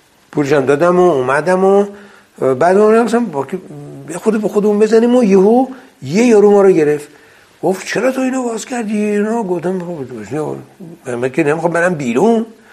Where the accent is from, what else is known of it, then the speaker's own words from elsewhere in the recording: Iran; now in Switzerland; من از ایران میام